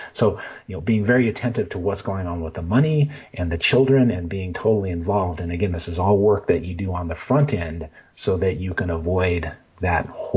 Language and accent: English; Denver, Colorado, United States; There's some researchers in Denver, in my hometown, and also some researchers in Australia